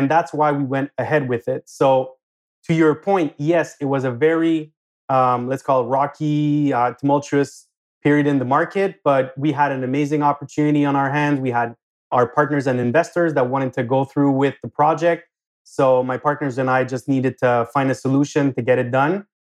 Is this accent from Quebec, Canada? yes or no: yes; Montreal, Quebec, Canada; I currently live in Montreal, born and raised in Montreal.